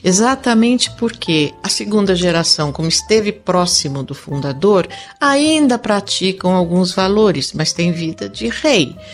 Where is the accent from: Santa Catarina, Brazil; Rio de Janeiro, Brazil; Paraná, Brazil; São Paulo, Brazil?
São Paulo, Brazil; Franca; E eu sou de Franca, sou do interior, e quando eu vim estudar em São Paulo